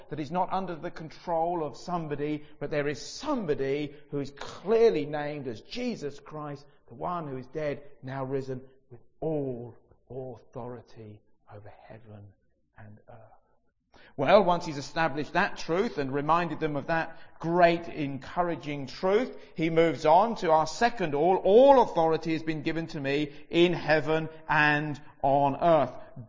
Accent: Brighton, South East England, United Kingdom; I grew up in Brighton

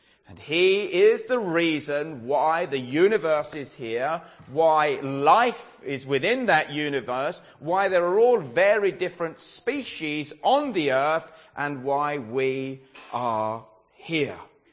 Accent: England, United Kingdom; I grew up in England

